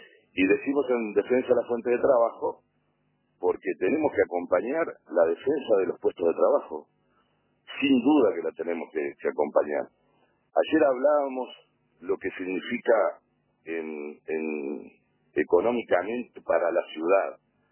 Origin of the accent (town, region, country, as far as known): Uruguay